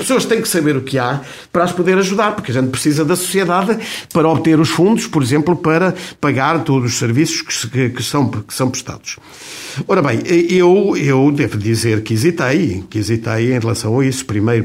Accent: Mozambique; moved away as an adult; now in Portugal; eu vim de Moçambique para Portugal... com um ordenado, com um pagamento

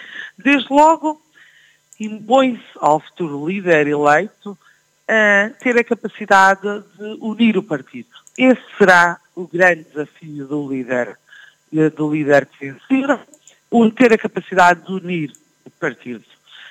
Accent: Portugal; sobretudo enquanto portuguesa é um gosto voltar a ver as velhas tradições

